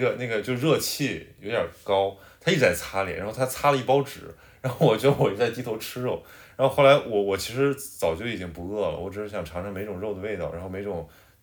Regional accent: Northeast China, China; 我东北人，我说我在长白山玩

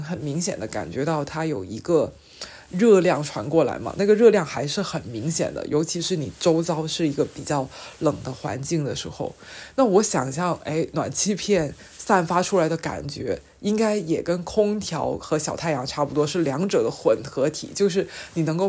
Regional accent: Guangdong, China; 我是广东人，然后我这辈子都没有在北方生活过，所以我从来不知道在冬天吹暖气是一种怎样的感受。

